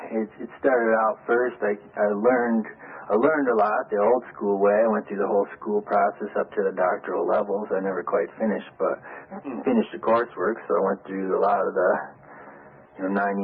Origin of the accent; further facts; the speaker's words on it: Michigan, United States; Yeah, I'm familiar with Detroit. I'm actually from Michigan myself.